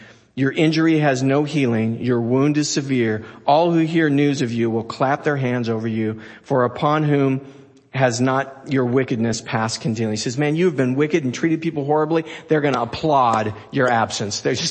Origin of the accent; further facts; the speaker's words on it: Scotland, United Kingdom; I am Scottish